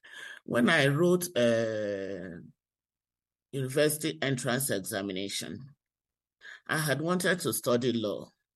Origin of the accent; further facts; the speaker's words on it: Imo, Nigeria; Because I'm from the southern part of Nigeria, or because I'm from Imo State?